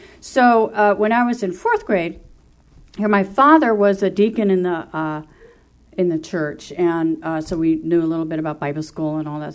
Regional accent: Ho-Ho-Kus, New Jersey, United States; And I was born and raised in New Jersey, northern New Jersey, Hohokus, New Jersey, where the Lenni Lenape Indians were.

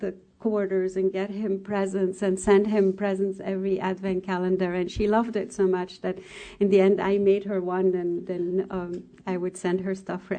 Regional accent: Egypt; English is a second language; now in United States; I'm originally from Egypt, and my mom and I, we speak French and Italian and Arabic

